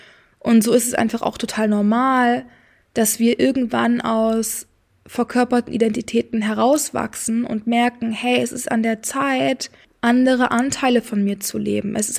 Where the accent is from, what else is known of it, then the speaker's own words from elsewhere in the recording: Singapore; also born or lived in Spain; weil ich mit meiner Familie so oft umgezogen bin. Ich bin teilweise in Singapur, in Spanien aufgewachsen.